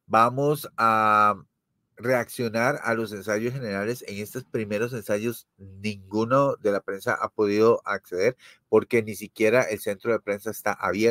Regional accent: Costa Rica; No, yo soy de Costa Rica

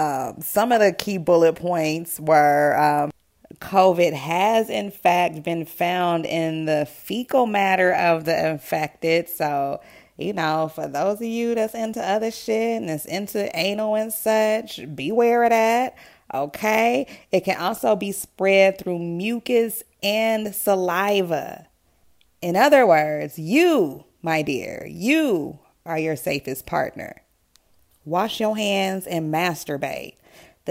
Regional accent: California, United States; New York, my home state of California, New Jersey, Illinois

